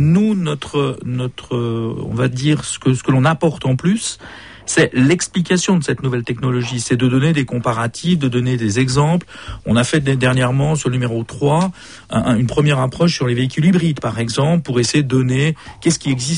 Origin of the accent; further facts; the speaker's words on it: Romandy, Switzerland; ce qui se passe chez nous en Suisse romande